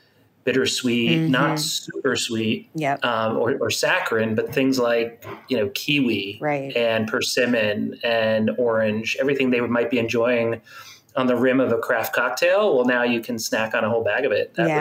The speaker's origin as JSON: {"language": "English", "town": "Miami", "region": "Florida", "country": "United States", "tie": "born or raised there", "said": "I grew up in Miami, in South Florida."}